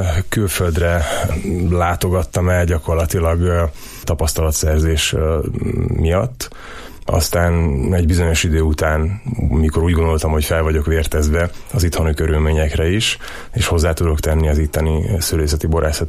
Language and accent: Hungarian; Eger, Heves, Hungary; Alapvetően egyébként egri vagyok, itt is születtem és itt is éltem, majdnem mindig, kivétel ez alól néhány év, amikor külföldön dolgoztam, de az utóbbi, majdnem 9 évben Tokajhegyalján dolgoztam, Erdőbényén egy kis borászatnál.